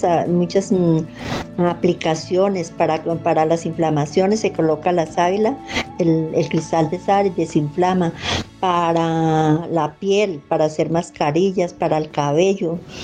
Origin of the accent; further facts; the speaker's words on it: Anzoátegui, Tolima, Colombia; born there; also born or lived in Ibagué; Nací en el Tolima, en Anzoátegui, Tolima. Luego estudié en Ibagué, vivía con mis abuelitos, con mi madre, con mis padres.